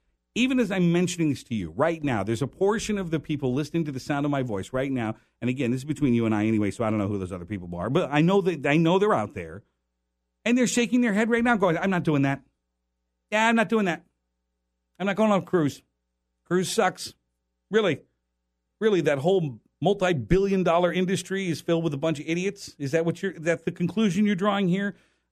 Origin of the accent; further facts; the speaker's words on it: Des Moines, Iowa, United States; we're going to shoot in my hometown. We're going to shoot an episode in Des Moines, Iowa, where I'm from.